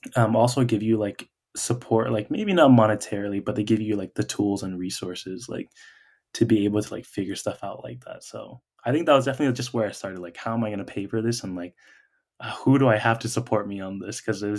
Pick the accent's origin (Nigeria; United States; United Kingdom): United States; Anaheim, California; I grew up in Anaheim, California.